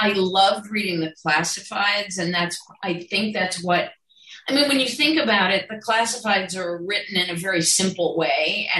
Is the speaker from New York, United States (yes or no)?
no; Cleveland, Ohio, United States; Nobody, I grew up in Cleveland. People around me were lawyers and business people.